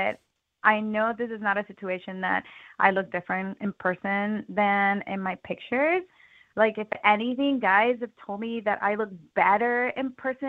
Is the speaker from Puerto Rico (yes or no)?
yes; Puerto Rico; My family's from Puerto Rico.